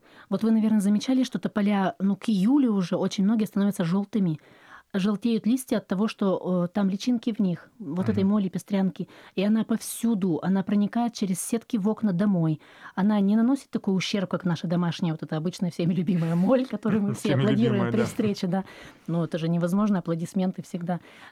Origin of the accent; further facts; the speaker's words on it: Vyatskiye Polyany, Kirov Oblast, Russia; now in Kirov, Russia; я человек приезжий в Киров. Моя малая родина — это мои любимые Вятские поляны. Я приехала оттуда в далеком 97-м, поступили в наш педагогический институт.